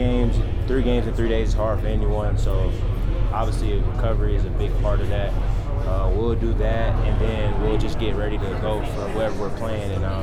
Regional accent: South Carolina, United States; Charlotte, I'm not from North Carolina, but I'm from the Carolina. So, but they not gonna hear South Carolina.

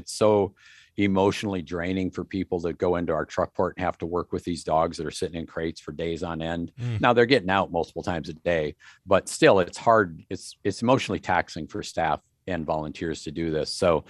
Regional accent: Austin, Texas, United States; When people hear I'm from Austin, they get all a little warm spot in their heart if they're pet centric people.

